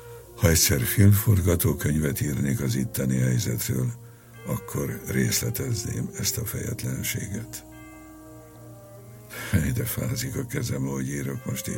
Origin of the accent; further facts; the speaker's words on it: Pápa, Veszprém County, Hungary; Mint pápai gyerek magam is laktam zsidóházban, zsidóházi úrral. Mindig voltak zsidó játszótársaim.